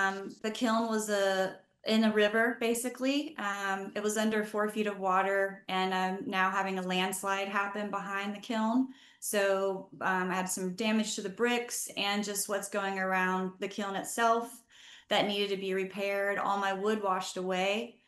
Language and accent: English; Jacksonville, North Carolina, United States; also born or lived in Charlotte; now in Penland, United States; I'm from North Carolina. I grew up on the coast in Jacksonville, North Carolina. I've experienced many hurricanes in my time.